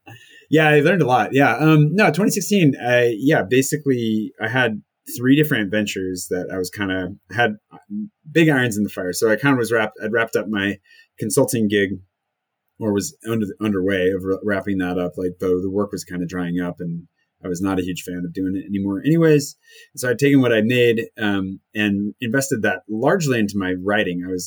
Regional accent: United States; And I was like, cool, I'm American. It's not that easy.

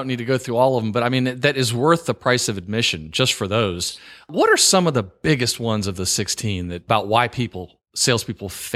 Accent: the South, United States; I live in Virginia and I grew up in the South, but I loved living in New York and I have a lot of friends back there.

